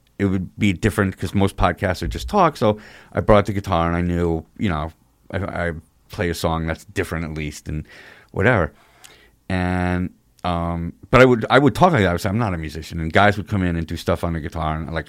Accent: Rhinebeck, New York, United States; Like I grew up in Rhinebeck.

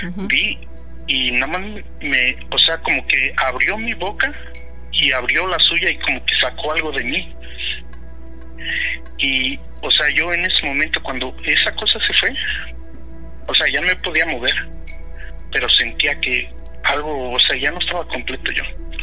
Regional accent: Toluca, State of Mexico, Mexico; now in Denver, United States; De Toluca.

